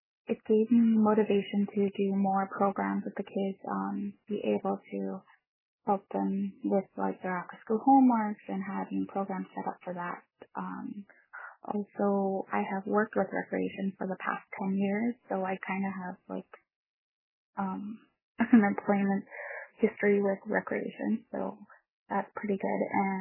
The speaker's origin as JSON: {"language": "English", "town": "Behchoko", "region": "Northwest Territories", "country": "Canada", "said": "I am from Beshiko, Northwest Territories."}